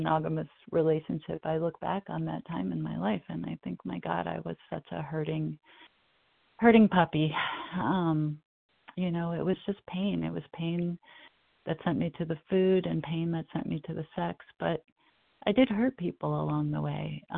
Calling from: New York, United States; from Northern New York.

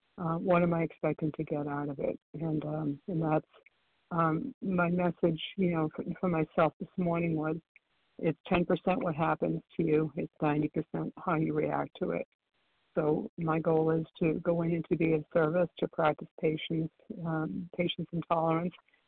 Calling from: Florida, United States; calling from Florida this morning.

